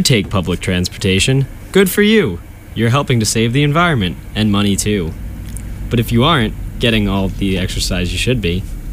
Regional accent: New Jersey, United States; from New Jersey. Shout out to Saddle River Day School.

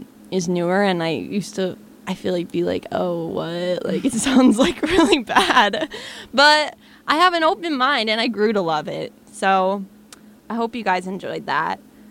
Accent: Ireland; if you know me, you know that I'm Irish, and that is important to me.

